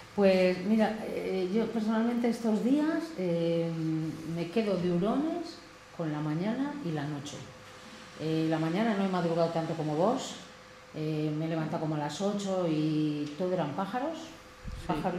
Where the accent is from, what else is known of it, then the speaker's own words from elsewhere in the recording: Palencia, Castile and León, Spain; no soy niña de pueblo, soy niña de barrio. Soy de Palencia, de una provincia